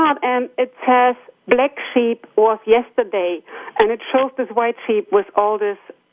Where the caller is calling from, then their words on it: Rosengarten, Lower Saxony, Germany; Oh, I'm calling in from Rosengarten in Germany. It's close to Hamburg.